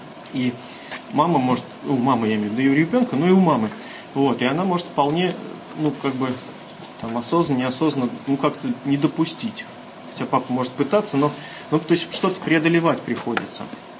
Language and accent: Russian; Kaliningrad, Kaliningrad Oblast, Russia; Я из Калининграда.